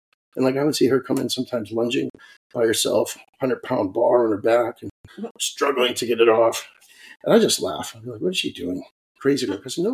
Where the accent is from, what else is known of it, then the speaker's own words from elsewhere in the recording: Leominster, Massachusetts, United States; I grew up in Boston. Yeah, okay. I grew up in actually just west of Boston in a suburb called Leominster, Massachusetts.